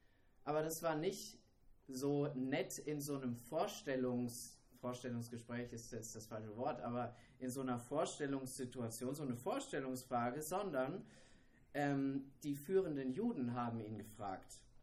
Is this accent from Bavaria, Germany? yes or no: yes; Erlangen, Bavaria, Germany; Sophie, meine Frau, ist auch dabei. Wir kommen aus Erlangen, also bei Nürnberg liegt das, und gehen in die Christengemeinde in Herzogenaurach.